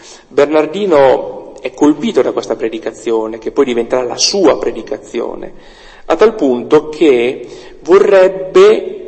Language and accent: Italian; Tortona, Piedmont, Italy; sono Piemonte, provincia di Alessandria, ma nel 1400 erano Ducato di Milano, e noi tortonesi sentiamo ancora la calamita lombarda, io dico sempre siamo lombardi irredenti, non ci sentiamo per nulla piemontesi